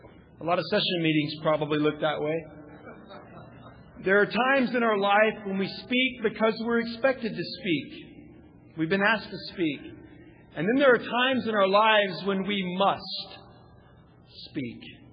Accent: Texas, United States; She said, it's hot. I said, I'm from Texas. That really didn't help me.

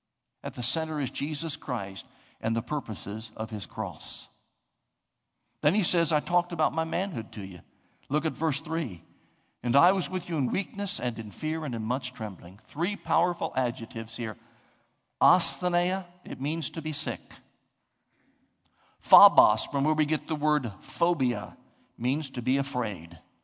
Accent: Ohio, United States; I'm 61 years old and I'm from Ohio.

